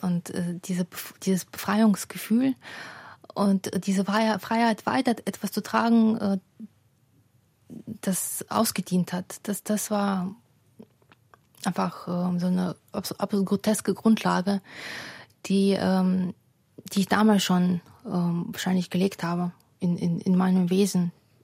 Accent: Odesa, Odesa Oblast, Ukraine; Aus Odessa. Also wir sind beide in Odessa aufgewachsen.

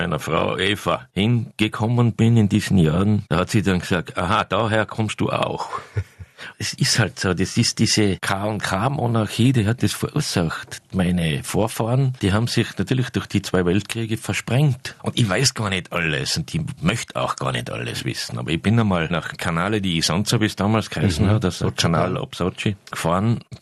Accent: Vorarlberg, Austria; wo ich aufgewachsen bin, in der Nähe von Feldkirch, da fährt der Zug direkt vorbei, da bin ich schulgegangen und da bin ich aufgewachsen.

